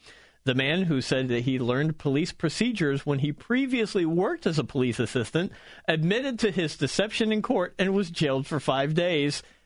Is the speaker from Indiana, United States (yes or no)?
yes; Greenwood, Indiana, United States; We're going to end with a story that's close to my hometown, Greenwood, Indiana.